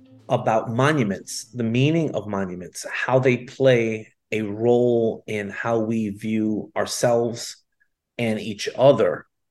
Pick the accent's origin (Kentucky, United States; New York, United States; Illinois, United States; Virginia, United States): New York, United States; New York City; I grew up in New York City. I was born, raised in New York City. I was lucky enough and blessed enough to go to school K through 12 in Chelsea.